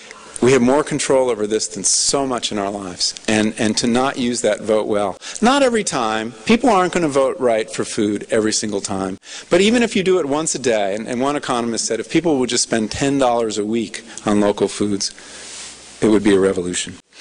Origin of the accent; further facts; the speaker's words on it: New England, United States; I'm from New England, and I tried very hard to eat locally there, and there is a lot you can do for half the year.